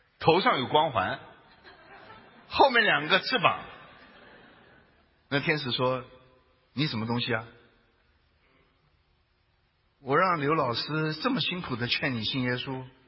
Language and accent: Chinese; China; 特别是我们中国人最好，因为咱们中国人呢事项，事项听得懂吗？就咱们中国人呢，宁可信其有也不能信其无啊。